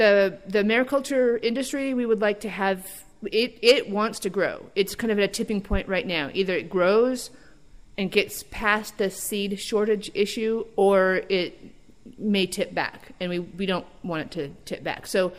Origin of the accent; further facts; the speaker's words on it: Edna Bay, Alaska, United States; I grew up in Edna Bay.